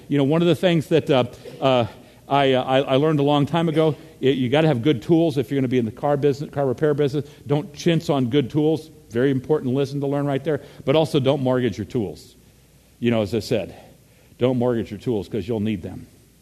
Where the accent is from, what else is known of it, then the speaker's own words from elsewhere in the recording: Virginia, United States; Now, I come from the Commonwealth of Virginia, where the land is just absolutely awful, and we do terrible things to it, like grow tobacco.